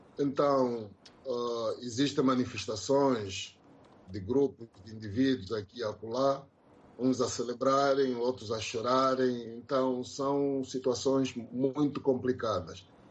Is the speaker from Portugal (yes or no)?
no; Angola; como angolano e como cidadão